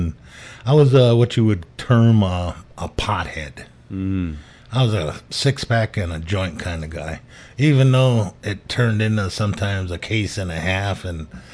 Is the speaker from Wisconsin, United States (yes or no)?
no; Gladstone, Michigan, United States; Born and raised in, I was born at home in Gladstone, Michigan.